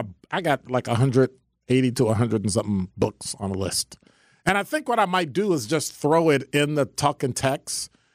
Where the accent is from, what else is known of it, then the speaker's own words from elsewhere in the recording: United States; Unfortunately, I grew up in America where all the books inculcated things in me that I can't very well get out because it's been over 60 years.